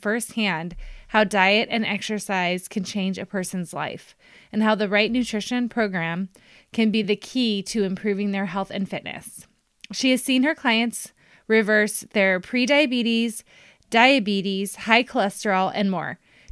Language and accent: English; California, United States; We're talking about how I'm from California, very much of a wimp when it comes to cold weather